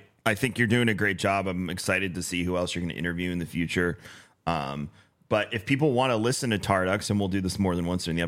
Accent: Long Island, New York, United States; I'm originally from Long Island, as you know.

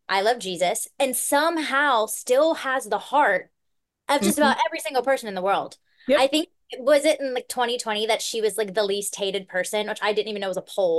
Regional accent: the South, United States; you see me, you hear me say 2 words, you recognize I'm from the South.

